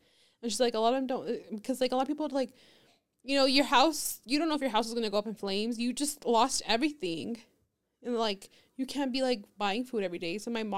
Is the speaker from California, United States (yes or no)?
no; Las Vegas, New Mexico, United States; I know, they're like, where are you from? And we're like, Las Vegas. They're like, wow, where's that at?